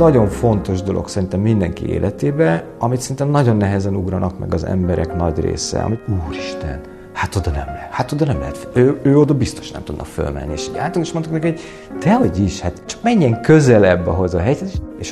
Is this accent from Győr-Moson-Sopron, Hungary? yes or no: no; Budapest, Hungary; én budapesti embernek mondom magam, vagy vallom, hát én törzsgyökeres budapesti vagyok, ha így mondhatjuk. Tehát teljesen a belvárosba nőttem fel.